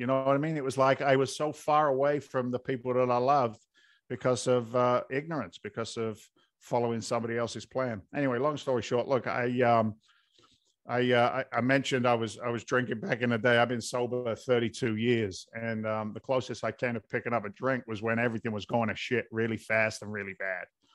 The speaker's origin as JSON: {"language": "English", "region": "England", "country": "United Kingdom", "moved": "as an adult", "lives_now": "United States", "said": "But I came over from England back in 1986."}